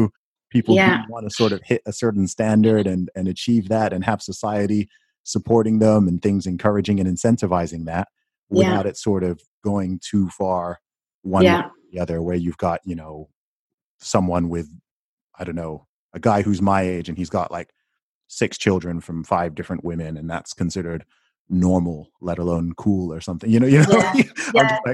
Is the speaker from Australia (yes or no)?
no; Saudi Arabia; I grew up in Saudi Arabia.